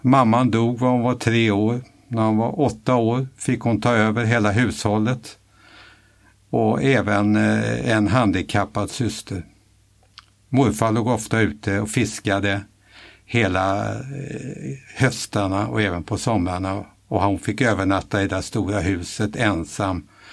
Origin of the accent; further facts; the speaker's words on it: Stockholm, Stockholm County, Sweden; barn hemma på Söder. Utan min släkt kom från skärgården. Morfar var ju fiskare ute i skärgården på en ö som heter Resarö.